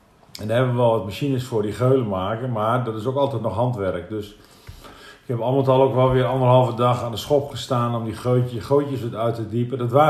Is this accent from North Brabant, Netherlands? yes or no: no; Emmeloord, Flevoland, Netherlands; born there; Dus ik ben geboren in Emmeloord, 5 jaar daar gewoond. Toen zijn mijn ouders naar de boerderij verhuisd.